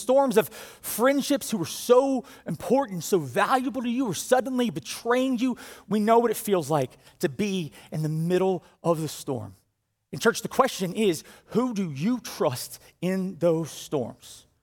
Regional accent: Brunswick, Georgia, United States; They haven't made a direct hit on my hometown, but they would come by all the time. In fact, in 2004, which I think was the last hurricane season I weathered down there in Brunswick

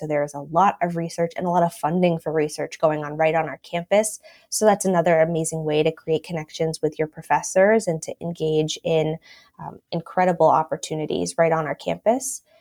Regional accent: Boston, Massachusetts, United States; As a Bostonian myself, I often lose sight and take for granted just how much there is going on here, right?

